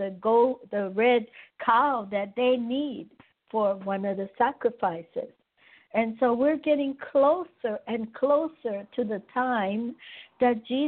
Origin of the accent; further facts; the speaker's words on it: Honolulu, Hawaii, United States; I came from Hawaii, and when I was a little girl, we used to pass the freeway, and right off of the freeway in the town of in Honolulu, they had a church there